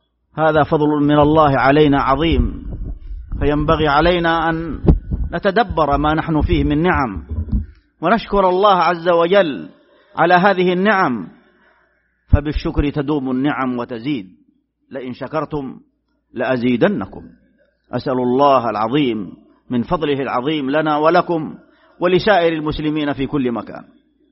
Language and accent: Arabic; Saudi Arabia; بلادنا المملكة العربية السعودية